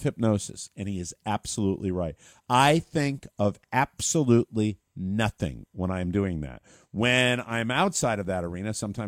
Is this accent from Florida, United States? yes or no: no; Atlanta, Georgia, United States; I'm from Atlanta, you know, the land of biscuits and gravy.